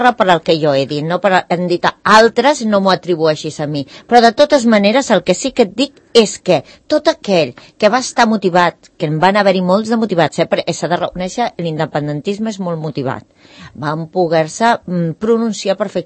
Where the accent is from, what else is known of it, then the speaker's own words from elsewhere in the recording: Catalonia, Spain; Jo sóc Espanya i sóc catalana